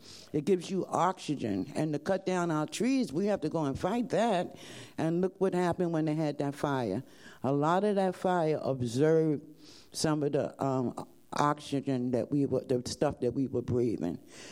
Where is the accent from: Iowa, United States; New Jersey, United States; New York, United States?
New York, United States; New York City; born there; I was born in Harlem and the teachers were not teaching the children in Harlem or wherever we went.